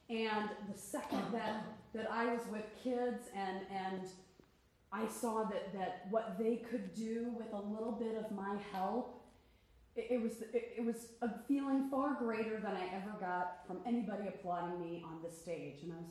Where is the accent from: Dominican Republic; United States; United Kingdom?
United States; Iowa; also born or lived in Kansas; now in Chicago, United States; I didn't grow up with show choir. I grew up in Iowa and Kansas. Yeah. I will say y'all a lot, so brace yourself.